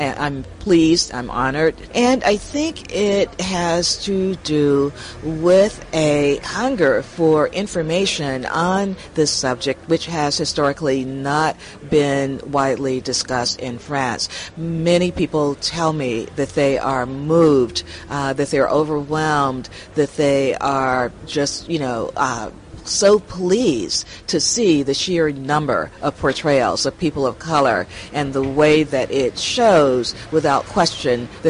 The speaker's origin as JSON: {"language": "English", "town": "New York City", "region": "New York", "country": "United States", "said": "from New York, New York City in the USA."}